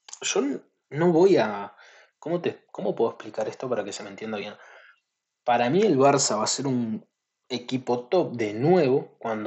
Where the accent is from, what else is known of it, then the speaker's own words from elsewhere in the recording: Argentina; yo soy argentino, yo miro fútbol argentino